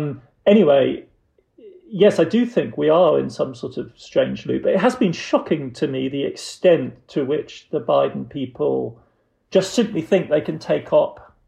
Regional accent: Germany; And kind of growing up in the Federal Republic of Germany

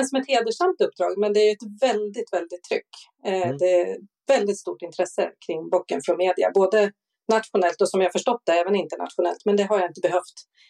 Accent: Gävle, Gävleborg County, Sweden; Jag är ju Gävlebo och har alltid backat bocken, som vi brukar säga.

